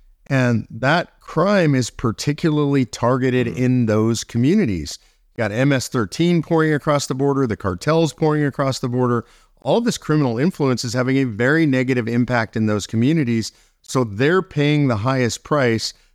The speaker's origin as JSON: {"language": "English", "region": "California", "country": "United States", "lives_now": "Texas, United States", "said": "I come from California originally. That's one of the breadbaskets."}